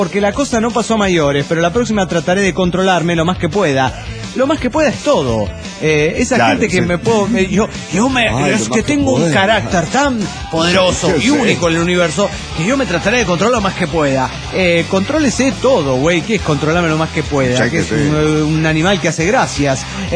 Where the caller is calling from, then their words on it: Sucre, Chuquisaca, Bolivia; de Sucre, Bolivia.